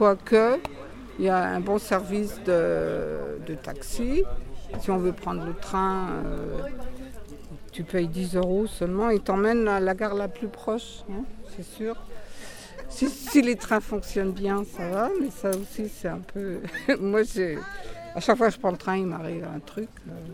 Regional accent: Germany; Je retourne de temps en temps, je viens d'Allemagne, je retourne de temps en temps

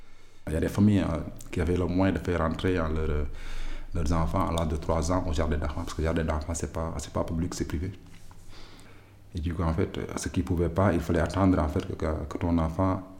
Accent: Bignona, Ziguinchor, Senegal; born there; Ma famille est de Dakar, mais moi, je suis né dans une région un peu éloignée, la Berlès. Je suis né à Bignono, c'est dans la région de Casamance.

